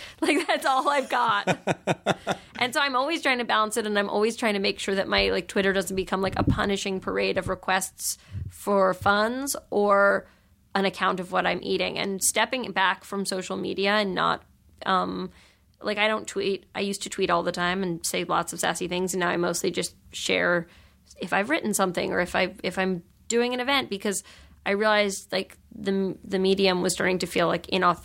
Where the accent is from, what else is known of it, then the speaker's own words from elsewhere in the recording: New York, United States; you know, I grew up in New York